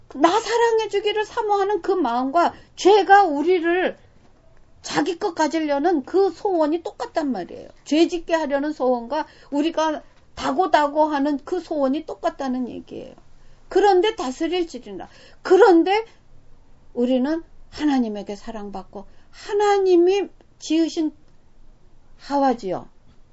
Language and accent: Korean; South Korea; also born or lived in Japan; now in United States; 저는 이제 한국 사람으로서 일본에서 아이들을 낳아 키웠습니다.